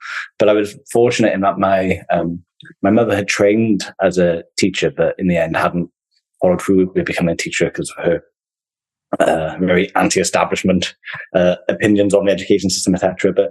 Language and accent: English; Caerphilly, Wales, United Kingdom; I grew up in Caerphilly, South Wales. I'm one of three.